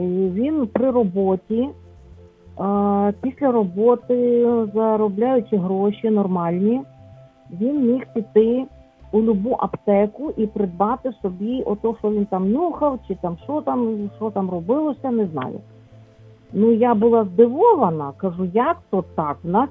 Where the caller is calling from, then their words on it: Lviv, Lviv Oblast, Ukraine; Я зі Львова дзвоню.